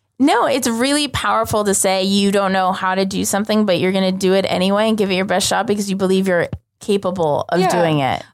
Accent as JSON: {"language": "English", "town": "Los Angeles", "region": "California", "country": "United States", "said": "you're also getting data from me that I'm American and I'm a female and all these things, maybe even that I'm from Los Angeles."}